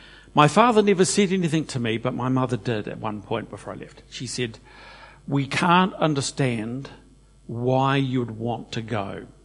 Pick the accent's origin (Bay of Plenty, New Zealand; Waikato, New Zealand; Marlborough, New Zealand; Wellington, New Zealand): Marlborough, New Zealand; Blenheim; I grew up in Blenheim, went to the Roman Catholic Church, and went to the assembly in Blenheim.